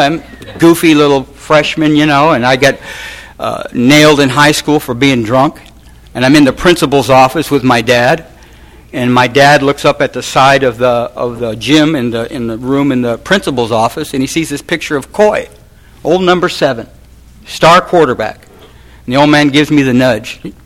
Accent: Pontiac, Michigan, United States; born there; I was born in Detroit. I was a little city off there, Pontiac, in St. Joseph Hospital.

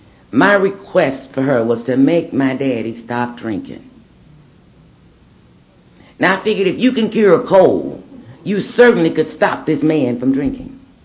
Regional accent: Jackson, Mississippi, United States; But at that time, I grew up in Jackson, Mississippi. All you know is that your dad drinks.

